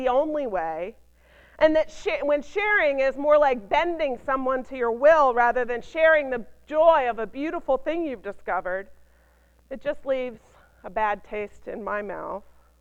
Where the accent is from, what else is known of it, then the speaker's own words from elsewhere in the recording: the South, United States; You see, I'm from the South.